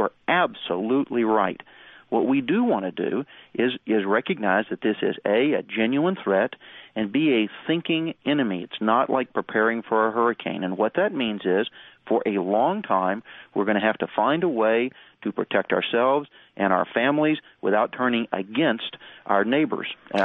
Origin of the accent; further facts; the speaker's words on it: Texas, United States; Now, I'm from Texas, and there's an old tradition in Texas that goes back 150 years that if you have a problem, you look first to your local neighbor.